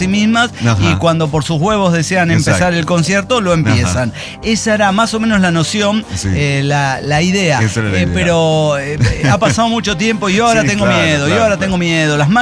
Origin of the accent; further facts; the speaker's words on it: Guadalajara, Jalisco, Mexico; de Guadalajara, Jalisco, México